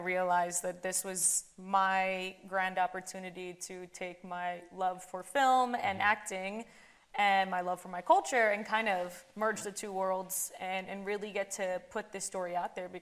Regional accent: Hawaii, United States; I was born and raised in Hawaii. I went to Hawaiian school. I never heard this story. I call up my friends. We're all from Hawaii.

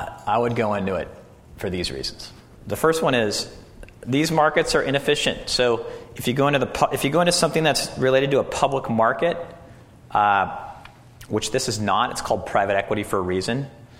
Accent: Minnesota, United States; I mean, I grew up in Minnesota, but a lot of your growing up is in college.

